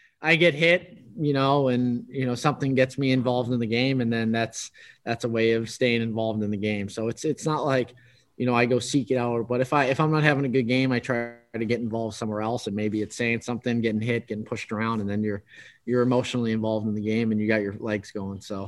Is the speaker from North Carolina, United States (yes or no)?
no; Boston, Massachusetts, United States; also born or lived in Moncton, Canada; I've worn 8 my whole life in junior in Moncton and then growing up in Boston.